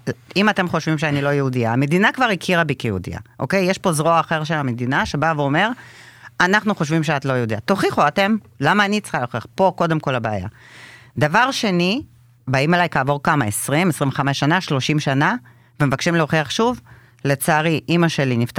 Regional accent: Saint Petersburg, Russia; Hebrew is a second language; now in Israel; אז באמת אני גדלתי בסן פטרסבורג, נולדתי שם, וגדלתי במשפחה שהייתה מאוד מחוברת ליהדות שלה, כפי שאנחנו תפסנו אותה. זה אומר שאני ידעתי שאני יהודיה מגיל מאוד צעיר

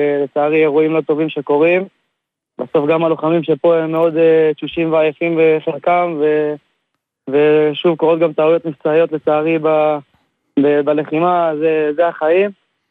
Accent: Dimona, Southern District, Israel; אני מדימונה.

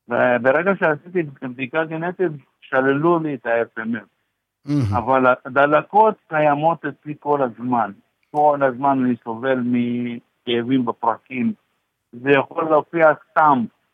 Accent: India; now in Israel

